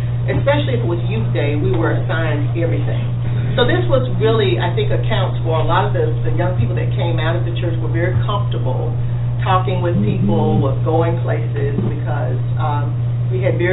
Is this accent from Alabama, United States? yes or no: yes; Birmingham, Alabama, United States; also born or lived in Atlanta; I grew up in Birmingham, Alabama, born about 50 miles from here in Atlanta. And my parents moved to Birmingham when I was two, and they joined 16th Street Baptist Church when I was two.